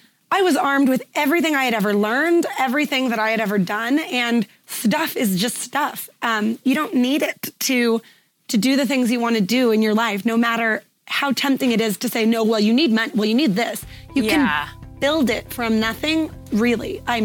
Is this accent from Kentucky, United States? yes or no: no; California, United States; I was in San Diego. I'm from Northern California.